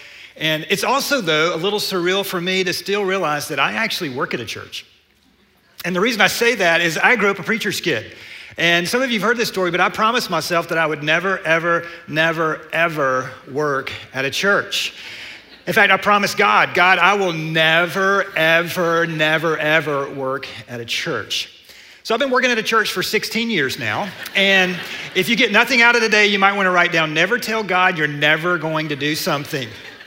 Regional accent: Atlanta, Georgia, United States; And I grew up in Atlanta as a sports fan, which is a little bit of a bleak existence

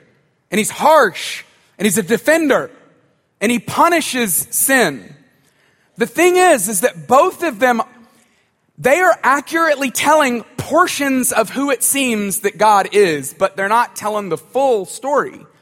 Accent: Tuscaloosa, Alabama, United States; I grew up in Tuscaloosa.

